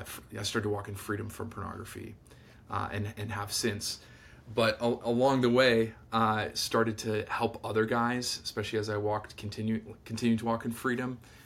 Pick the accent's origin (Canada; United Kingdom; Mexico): Canada; Niagara Falls, Ontario; But yes, I'm from the Niagara Falls area.